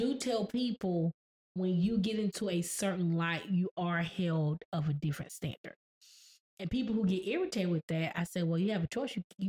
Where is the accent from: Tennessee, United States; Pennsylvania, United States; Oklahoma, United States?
Tennessee, United States; Chattanooga; We grew up as pastor's kids. We grew up in Chattanooga, right? And Chattanooga is small and everybody knows everyone.